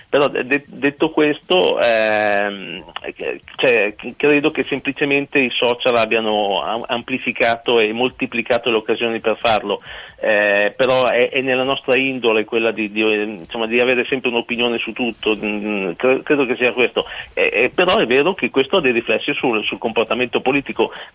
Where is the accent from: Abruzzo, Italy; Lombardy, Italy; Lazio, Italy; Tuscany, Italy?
Lombardy, Italy; Mantua; io sono di Mantova e lavoro a Parma